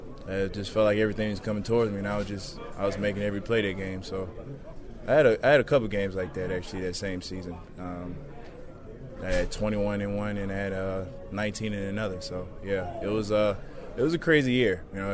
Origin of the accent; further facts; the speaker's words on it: Lilburn, Georgia, United States; also born or lived in College Park; I'm originally from College Park, moved to Lilburn, grew up in Lilburn, Lilburn, Georgia.